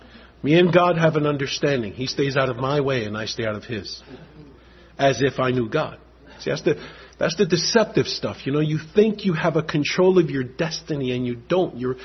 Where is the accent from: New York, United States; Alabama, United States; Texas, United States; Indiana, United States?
New York, United States; New York City; I'm from New York City. You get nothing for free.